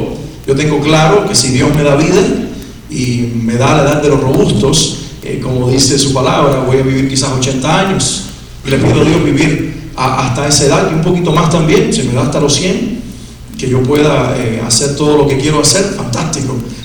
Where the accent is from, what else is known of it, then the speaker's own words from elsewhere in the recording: Santa Clara, Villa Clara, Cuba; la ciudad donde yo crecí, nací, de hecho, en mi tierra natal, en Cuba, se llama la ciudad de Santa Clara, y es una ciudad colonial. Yo crecí en el centro de esa ciudad.